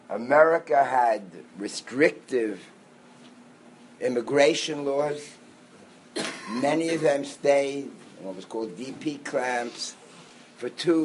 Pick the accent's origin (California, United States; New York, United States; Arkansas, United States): New York, United States; Borough Park; So I'm from Borough Park, which wasn't yet Hasidic, but was an Orthodox neighborhood.